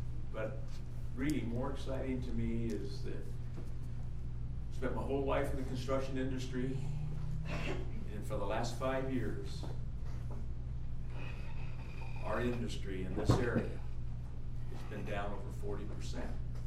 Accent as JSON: {"language": "English", "region": "Oregon", "country": "United States", "tie": "born there", "said": "I was born in Lane County, so I've been here a while."}